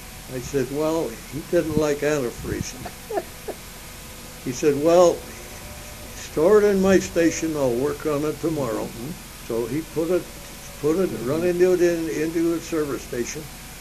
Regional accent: Reedley, California, United States; We come from Reedley, California. That's a very famous place for raisins. The raisin capital of the world.

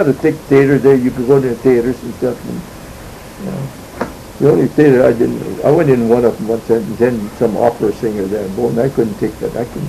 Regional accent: Montana, United States; I come from Montana.

